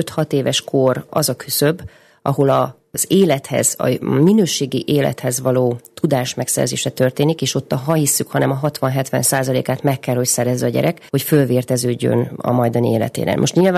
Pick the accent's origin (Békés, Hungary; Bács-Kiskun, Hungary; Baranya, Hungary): Békés, Hungary; én ugye Békés megyei vagyok